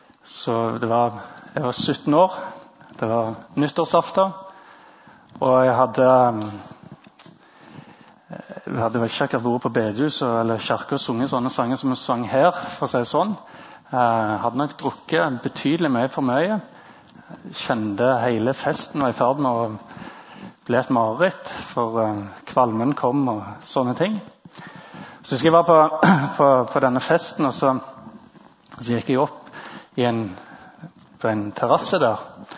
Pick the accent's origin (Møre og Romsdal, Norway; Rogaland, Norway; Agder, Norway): Rogaland, Norway; Jørpeland; på Jørpeland, der jeg kommer fra